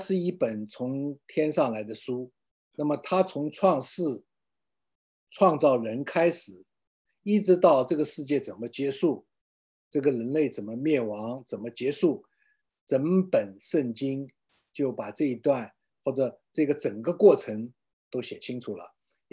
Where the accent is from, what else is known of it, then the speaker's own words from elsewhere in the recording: China; 我们中国人的传统啊。春节是一个大的节日，是我们中国人来说应该说是一个最重要的节日啊。